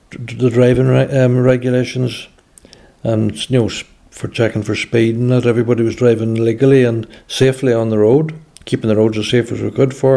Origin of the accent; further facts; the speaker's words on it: Newry, Northern Ireland, United Kingdom; I grew up outside Newry, County Down, on a farm. Went to school there and decided to join the police in 1982.